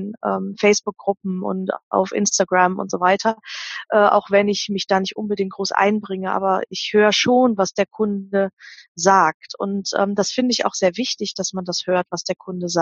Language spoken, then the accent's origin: German; North Rhine-Westphalia, Germany; born there; Ich bin ja Gott sei Dank Rheinländer. Also ich stamme gebürtig aus dem Rheinland, genau zwischen Düsseldorf und Köln. In meiner Heimatstadt trinkt man Alt und Kölsch.